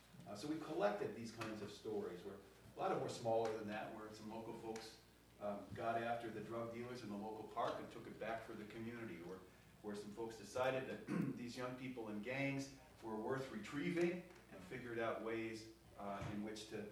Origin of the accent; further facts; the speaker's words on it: Chicago, Illinois, United States; I'm from Chicago. Home of the White Sox.